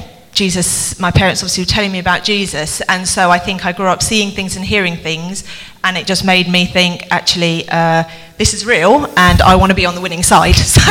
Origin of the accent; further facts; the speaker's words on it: Thailand; growing up in Thailand